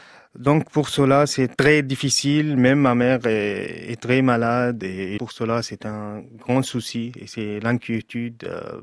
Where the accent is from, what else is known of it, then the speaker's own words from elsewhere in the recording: Syria; French is a second language; moved away as an adult; J'ai quitté la Syrie malgré moi, parce que j'ai fui la guerre pour chercher la paix pour moi et pour ma femme et pour mon bébé qui avait 7 mois.